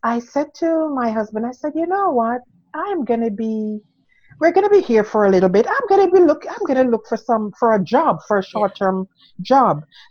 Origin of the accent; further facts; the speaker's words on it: Jamaica; moved away as an adult; now in Canada; I'm originally from Jamaica.